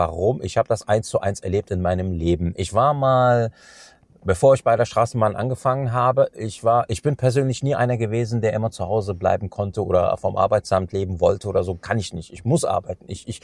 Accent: Cologne, North Rhine-Westphalia, Germany; Und das sage ich dir als ein Kölner

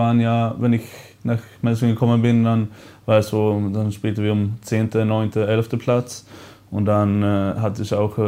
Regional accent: Sweden; German is a second language; obwohl es einfach als Schwede, es gibt viele Wörter und viele Sachen, die du einfach verstehst.

